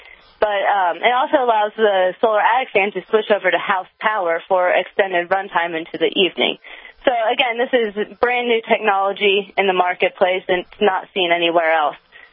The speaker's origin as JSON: {"language": "English", "region": "North Carolina", "country": "United States", "said": "You know, I'm actually from North Carolina"}